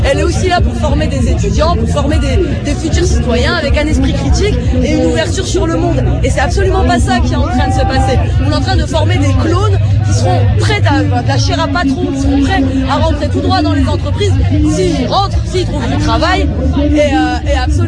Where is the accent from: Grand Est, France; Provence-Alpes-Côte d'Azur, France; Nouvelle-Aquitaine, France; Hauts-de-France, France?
Hauts-de-France, France; je suis pas de région parisienne, moi je viens du Nord-Pas-de-Calais. Bon, mine de rien, même si je vivais à Lille, quand j'étais à la fac à Lille